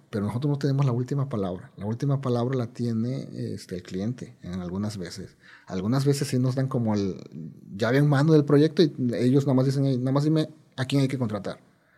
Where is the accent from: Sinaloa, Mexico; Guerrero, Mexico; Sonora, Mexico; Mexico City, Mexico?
Guerrero, Mexico; soy del estado de Guerrero.